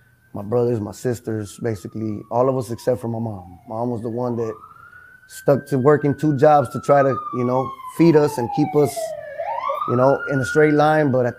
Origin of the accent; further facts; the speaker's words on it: Los Angeles, California, United States; I'm from Los Angeles, Florence District, South Los Angeles, basically.